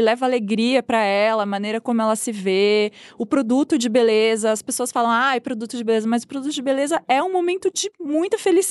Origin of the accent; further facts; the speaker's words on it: Araraquara, São Paulo, Brazil; Eu cresci assim, em Araraquara, imagina.